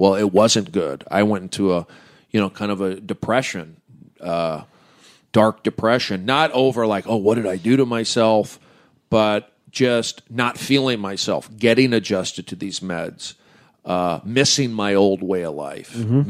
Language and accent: English; California, United States; I'm the big guy. I'm from the Valley. I hosted TMZ.